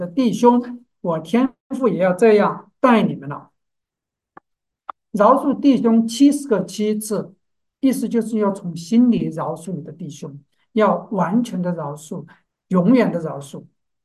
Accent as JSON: {"language": "Chinese", "country": "China", "said": "那我们中国人讲的是\"事不过三\"嘛。"}